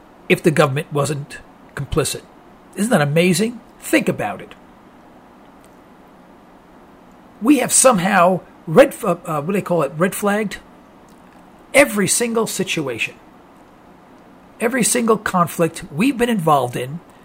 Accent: New York, United States; Now, Giuliani is an Italian from New York. I'm an Italian from New York.

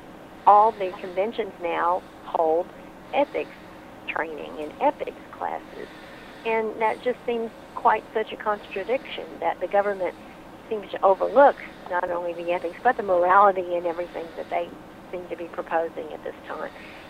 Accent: Tulsa, Oklahoma, United States; I'm also from Tulsa.

